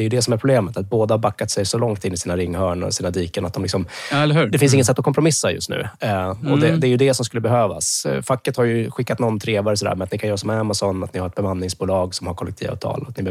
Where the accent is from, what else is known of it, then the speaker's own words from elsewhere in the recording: Luleå, Norrbotten County, Sweden; Jag är ju uppvuxen i Luleå